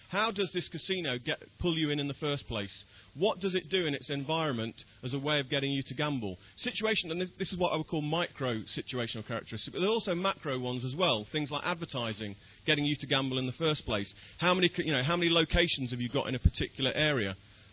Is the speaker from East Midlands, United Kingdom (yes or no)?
yes; Loughborough, East Midlands, United Kingdom; interviews with just eight fruit machine gamblers in Loughborough. I mean, that was my hometown.